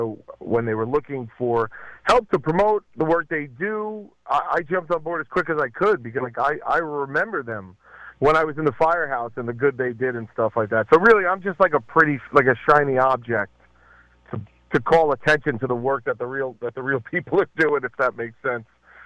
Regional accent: Staten Island, New York, United States; Well, look, man, when I grew up on Staten Island, like, it's not the same anymore.

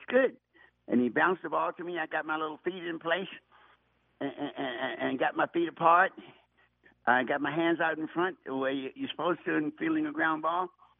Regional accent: Washington, District of Columbia, United States; When I was growing up in Washington, D.C., in the projects and out in Northeast on Kenilworth Avenue, we didn't even leave the projects.

